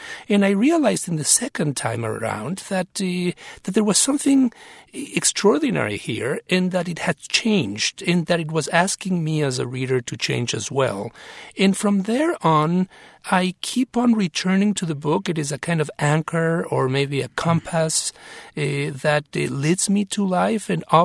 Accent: Mexico; first language Spanish; English is a second language; now in United States; having been born and raised in Mexico and into the Spanish language, and then moving as an immigrant to the United States, becoming a writer in my language, but in another language as well

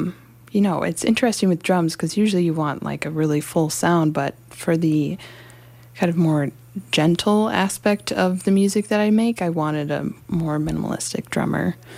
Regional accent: Duluth, Minnesota, United States; So I am from Duluth and have lived there my whole life

